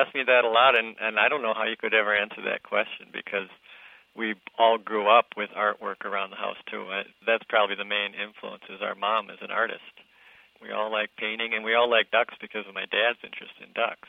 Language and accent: English; Minnesota, United States; but growing up in Minnesota, it really isn't a duck I had ever seen before I went off.